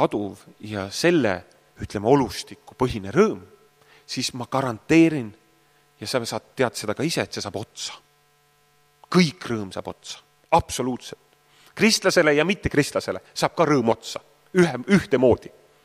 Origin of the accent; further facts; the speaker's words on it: Ridala, Lääne County, Estonia; Ma olen Ridalast ju pärit